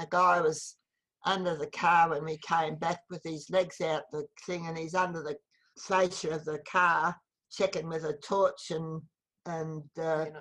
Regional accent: Brighton, Victoria, Australia; Because I was brought up in Brighton and we lived in Moorabbin and Brighton until we moved over here.

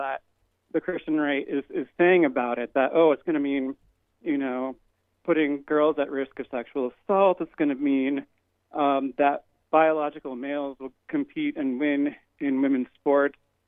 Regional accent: Indiana, United States; now in Portland, United States; And I grew up in Indiana. I'm a Midwesterner, and it would be nice if I could count on equal and fair treatment in my home state, but I can't, so I moved to Portland, Oregon.

